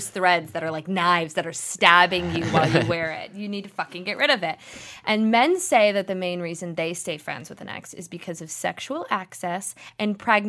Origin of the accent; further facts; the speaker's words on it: Los Angeles, California, United States; born or raised there